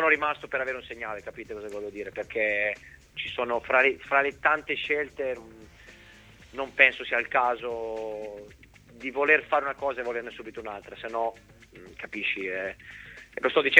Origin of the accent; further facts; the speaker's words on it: Emilia-Romagna, Italy; io sono romagnolo e poi mi sto trovando bene in città